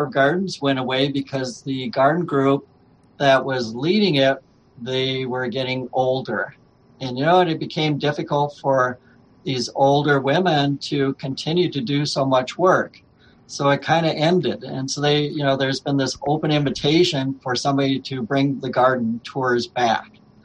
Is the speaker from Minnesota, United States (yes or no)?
yes; Minnesota, United States; You know, I grew up in Minnesota, and it was so cold there.